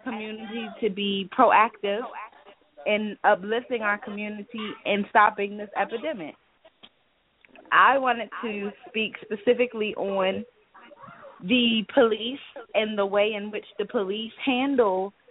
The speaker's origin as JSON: {"language": "English", "town": "Washington", "region": "District of Columbia", "country": "United States", "tie": "born or raised there", "said": "In my hometown of D.C., they have a practice that they can arrest both parties."}